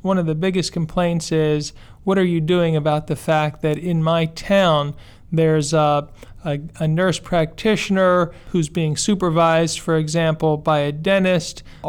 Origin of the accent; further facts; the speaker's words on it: Pennsylvania, United States; In many states, and I'm from Pennsylvania